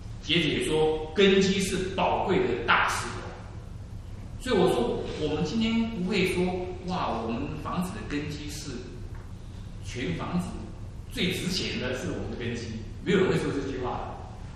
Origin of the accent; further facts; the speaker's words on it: Taiwan; 因为我是从台湾来的，我们家住的房子呢，当初盖的时候都是挖地基的，灌水泥的